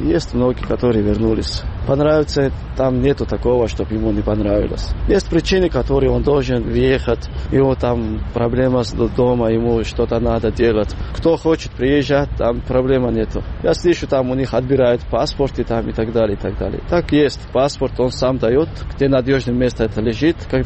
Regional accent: Kakheti, Georgia; мы из Панкисского ущелья там не участвуют

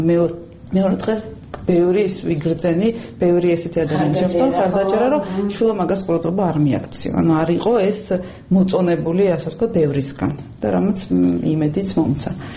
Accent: Adjara, Georgia; მე აჭარიდან ვარ, რეგიონიდან ვარ

